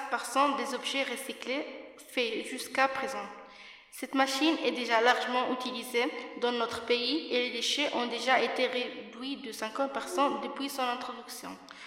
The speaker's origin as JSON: {"language": "French", "country": "South Korea", "said": "Chez nous, en Corée, nous avons réussi à créer une machine"}